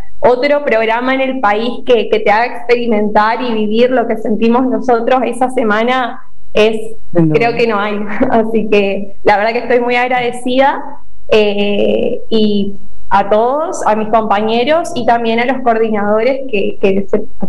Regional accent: Formosa, Argentina; de Formosa.

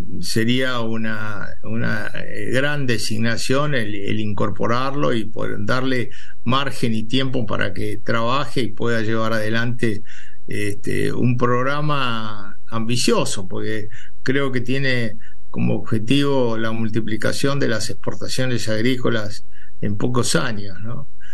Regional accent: Argentina; No hay un área productiva como la Argentina, tan cerca de los puertos y con una capacidad de gestión del sector agropecuario tan notable como la nuestra

